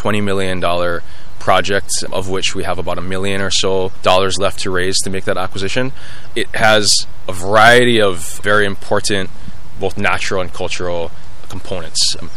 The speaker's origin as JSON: {"language": "English", "region": "Hawaii", "country": "United States", "said": "And so I'm from Oahu. That's not my site."}